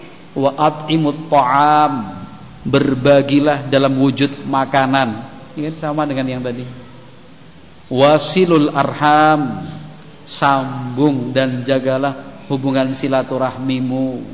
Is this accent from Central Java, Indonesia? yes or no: yes; Cawas, Central Java, Indonesia; Saya aslinya Cawas. Cawas itu Klaten, Jawa Tengah.